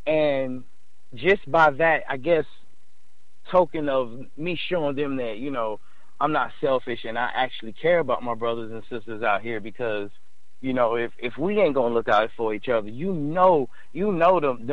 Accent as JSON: {"language": "English", "town": "Cincinnati", "region": "Ohio", "country": "United States", "tie": "born or raised there", "said": "growing up in Cincinnati, Ohio, kind of, well, I ain't going to say kind of, but very impoverished, doing without"}